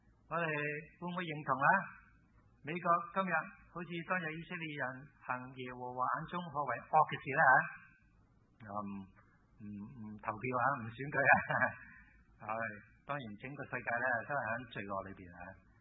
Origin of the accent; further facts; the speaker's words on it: China; 特別係我哋中國人最多啊